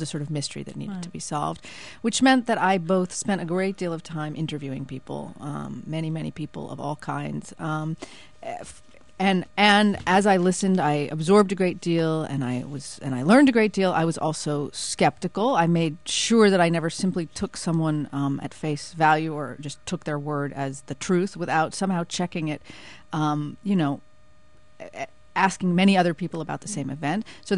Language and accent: English; Israel; also born or lived in United States; I'm Jewish, Taha is Muslim, I'm an Israeli, as is Taha